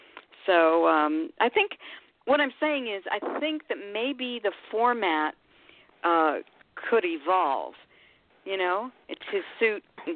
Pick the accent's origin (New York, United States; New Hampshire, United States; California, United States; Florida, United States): Florida, United States; Miami; And I grew up in Miami, so it was fun to go back and work there.